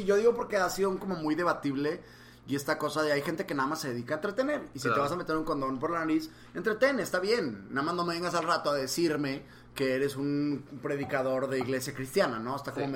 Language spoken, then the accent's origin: Spanish; Monterrey, Nuevo León, Mexico; moved away as an adult; Yo me salí de Monterrey, me harté de Monterrey, acabé la carrera y me fui. Odié la sociedad muy cabrón. Yo viví aquí crecí.